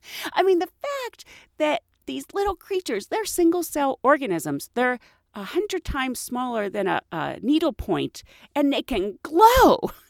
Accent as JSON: {"language": "English", "country": "United Kingdom", "said": "I'm British and was visiting New York with a friend for a weekend."}